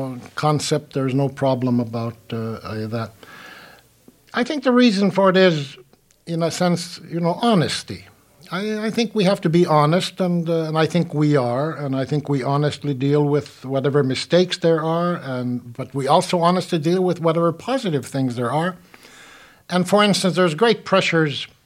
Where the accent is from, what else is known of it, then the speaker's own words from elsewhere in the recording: United States; And the answer is simple. I'm an American, and I want to make the United States as fine a place as there is.